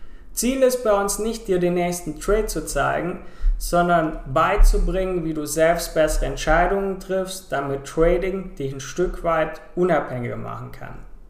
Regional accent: Baden-Württemberg, Germany; Ich komme ja aus der Bodenseeregion, wo ZF ein großer Arbeitgeber ist.

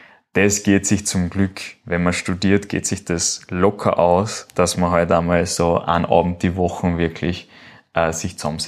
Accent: Klagenfurt, Carinthia, Austria; naja, bei uns im Kaff gibt's das sicher nicht, bei uns in Klagenfurt.

